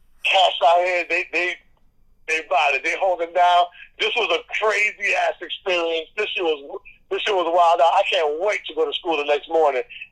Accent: Chicago, Illinois, United States; moved away; You know, we came from Chicago, so we, you know, my mom wanted to get away from that gang shit.

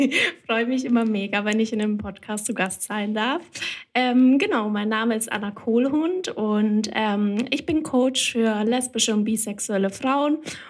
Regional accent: Bavaria, Germany; Ich komme ursprünglich aus Bayern, bin aber wegen meiner Partnerin nach NRW gezogen.

